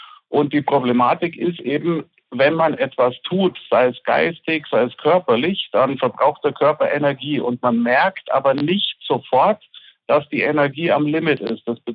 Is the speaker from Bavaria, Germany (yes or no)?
yes; Bavaria, Germany; Ich komme selber aus Bayern